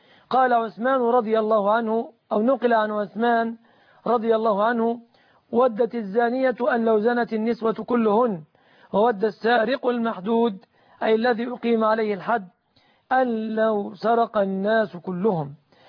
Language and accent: Arabic; Egypt; بلادنا مصر